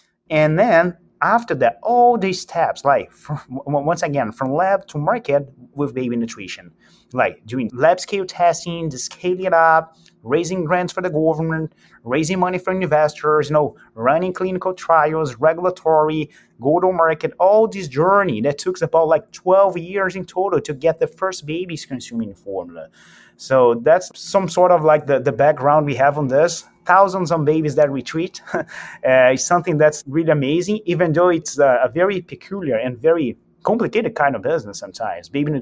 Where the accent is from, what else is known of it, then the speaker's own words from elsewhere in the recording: Brazil; now in Boston, United States; Oh, tell me. Really cold. I'm originally from Brazil, so, you know, the Boston weather is like a big struggle for me still.